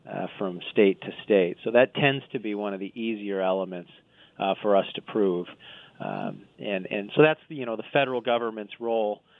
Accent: South Dakota, United States; I grew up in South Dakota

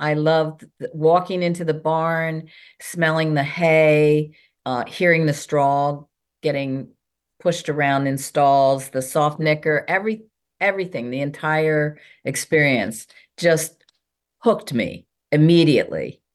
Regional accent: Wilmington, Delaware, United States; And in my neighborhood growing up in North Wilmington, the city sidewalk ended at my front yard.

